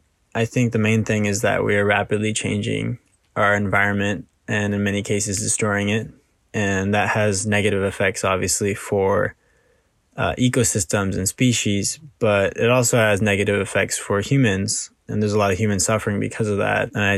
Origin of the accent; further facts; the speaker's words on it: California, United States; I'm from California.